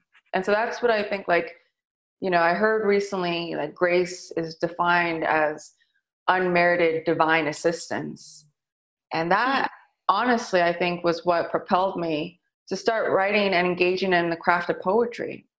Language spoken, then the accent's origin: English; San Francisco, California, United States; Growing up in the Excelsior, you know, it was loud music, just a lot of families, a lot of just, you know, burritos where chips were complimentary